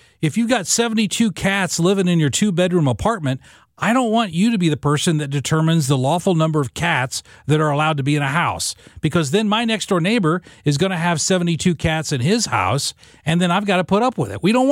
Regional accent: Illinois, United States; Now, I grew up in Southern Illinois. In the county where I grew up in the 1970s, it was literally 95% Democrat voting.

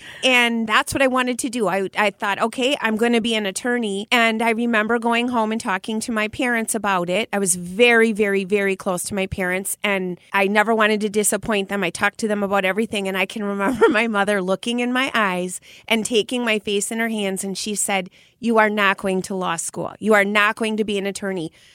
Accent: Brookfield, Wisconsin, United States; It felt difficult because I grew up in Brookfield, and that year they changed the border.

